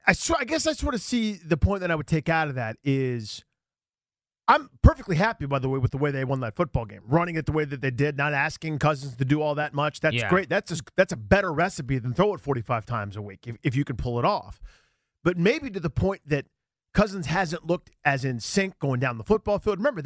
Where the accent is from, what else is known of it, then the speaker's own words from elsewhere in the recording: Washington, District of Columbia, United States; I grew up in Washington, D.C. I went to kindergarten through college in D.C.